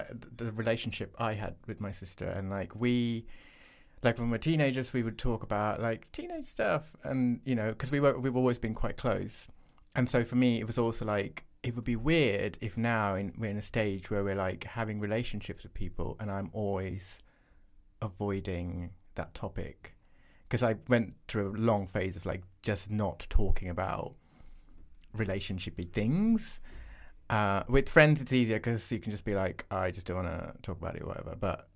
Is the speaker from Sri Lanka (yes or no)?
yes; Sri Lanka; also born or lived in Bahrain; we spent our lives growing up in Bahrain and then in Sri Lanka.